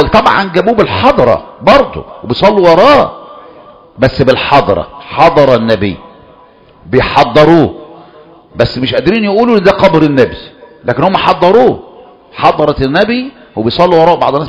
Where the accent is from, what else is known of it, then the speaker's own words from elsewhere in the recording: Egypt; وجبنا كل هذا عندنا في مصر، كل هذا في مصر عندنا